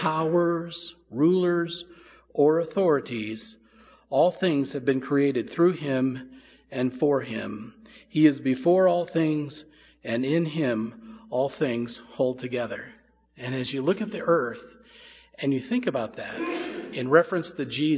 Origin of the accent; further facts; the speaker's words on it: United States; not because I'm an American, not because I live in the USA, not because I believe that my country is the best country on the earth.